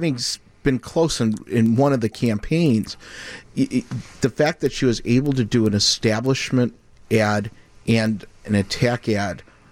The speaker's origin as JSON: {"language": "English", "town": "Chicago", "region": "Illinois", "country": "United States", "said": "what I always hope as a Chicagoan, a real debate about the future of the city."}